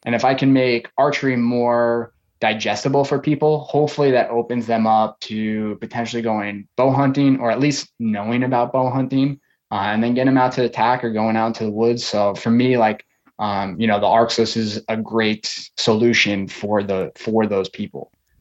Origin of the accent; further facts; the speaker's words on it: Long Island, New York, United States; So I grew up on Long Island, New York. So it's a lot of suburban hunting there.